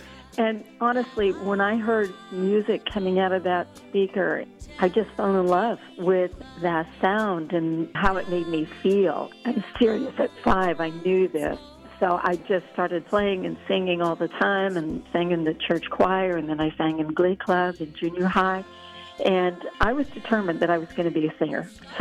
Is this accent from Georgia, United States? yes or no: no; Long Beach, California, United States; I don't know anybody. I'm from Long Beach. I'm just a little, you know, junior high school girl.